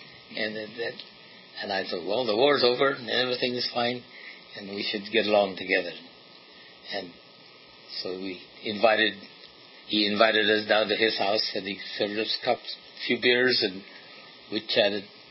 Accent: Redlands, California, United States; My hometown paper had found out that I received the Distinguished Service Cross.

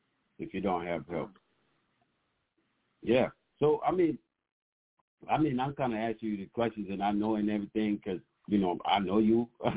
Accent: Chicago, Illinois, United States; growing up in Chicago is already hard enough, bro.

